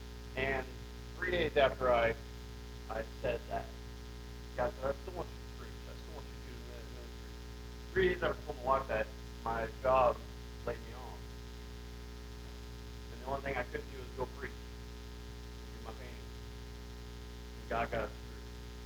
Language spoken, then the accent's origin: English; Beardstown, Illinois, United States; So, in high school, I grew up in Beardstown, Illinois, and I came here for men's fellowships and stuff